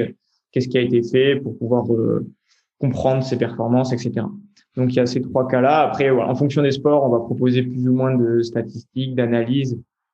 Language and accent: French; Grenoble, Auvergne-Rhône-Alpes, France; nous on est grenoblois